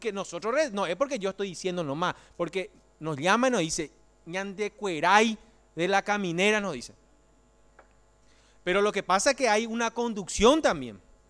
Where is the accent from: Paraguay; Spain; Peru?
Paraguay; Ciudad del Este, Alto Paraná; en mi caso que soy de Ciudad del Este